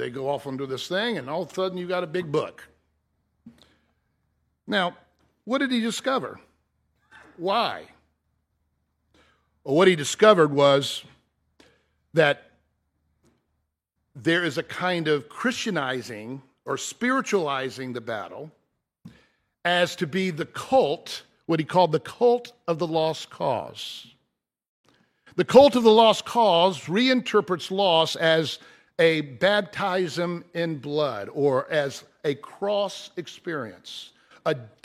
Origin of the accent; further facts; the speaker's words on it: Atlanta, Georgia, United States; I grew up in Atlanta